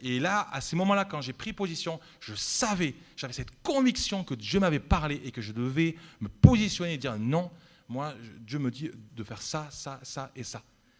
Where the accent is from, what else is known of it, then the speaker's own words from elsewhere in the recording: Nîmes, Occitanie, France; c'est ce que j'ai beaucoup vécu à Nîmes. Dans mon église, là où j'ai grandi